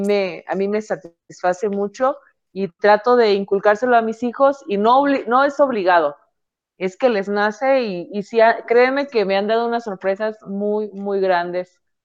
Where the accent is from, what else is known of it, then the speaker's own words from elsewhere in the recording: Paracho, Michoacán, Mexico; trato de ayudar aquí en mi comunidad, en mi pueblo, en Paracho